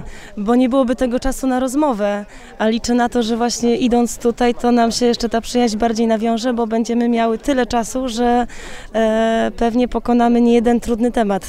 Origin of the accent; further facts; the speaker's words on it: Ociąż, Greater Poland Voivodeship, Poland; Ja jestem z Ociąża, w ogóle nie z tej parafii